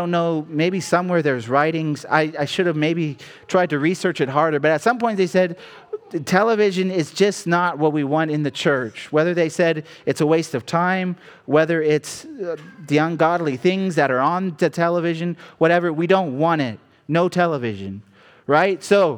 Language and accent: English; Indiana, United States; now in Ohio, United States; ever since I can remember growing up in Indiana. We came to Ohio, the same rule applied to the church here.